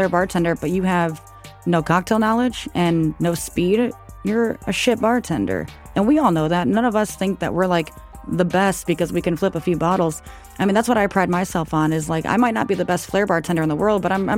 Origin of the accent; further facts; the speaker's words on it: Cleveland, Ohio, United States; but I'm from Cleveland, Ohio, so I'm used to, like, the snow and stuff.